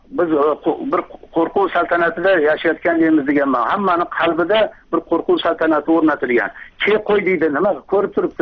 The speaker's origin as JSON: {"language": "Uzbek", "town": "Kokand", "region": "Fergana Region", "country": "Uzbekistan"}